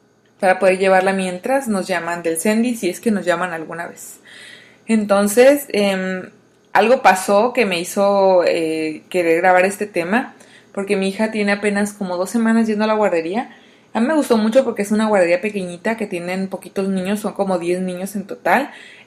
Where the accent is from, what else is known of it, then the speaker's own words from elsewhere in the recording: Baja California Sur, Mexico; also born or lived in Mexico City; Yo vivía me había mudado al DF y me regresé otra vez a mi ciudad natal. Yo vivo en Baja California Sur, en México